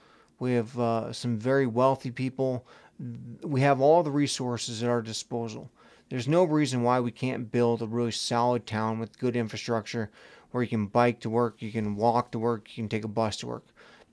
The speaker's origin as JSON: {"language": "English", "region": "Midwest", "country": "United States", "tie": "born or raised there", "lives_now": "Bozeman, United States", "said": "I grew up in the Midwest, and it was just like suburb after suburb after suburb."}